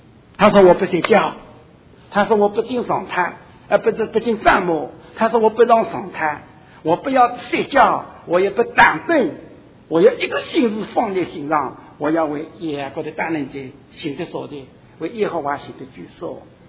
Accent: China; 比方很简单的，我们中国人的传统，也不知道美国的传统怎么样，我不清楚。

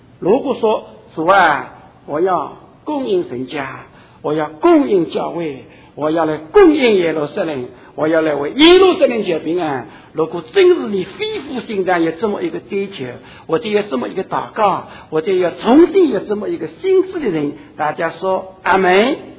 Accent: China; 比方很简单的，我们中国人的传统，也不知道美国的传统怎么样，我不清楚。

